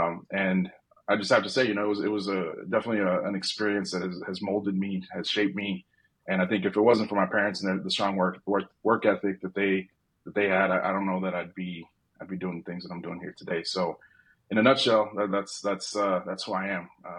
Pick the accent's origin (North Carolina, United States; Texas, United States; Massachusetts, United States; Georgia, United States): Texas, United States; Houston; We grew up in Houston, in inner city Houston. It was, back in the day, probably not a very desirable neighborhood to grow up in.